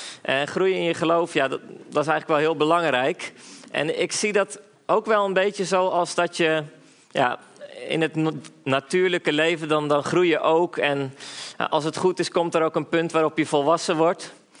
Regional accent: South Holland, Netherlands; Ik kom uit Zuid-Holland. Ik ben 24 jaar oud

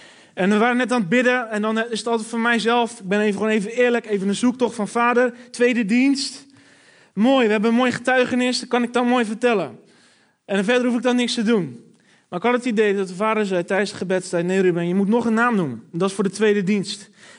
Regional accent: Rotterdam, South Holland, Netherlands; Misschien hoor je het wel aan mijn tongval. Ik kom uit Charloes. Ik werd net voorgesteld dat Rotterdam, maar ja, dat is gigantisch groot. Ik kom uit Charloes.

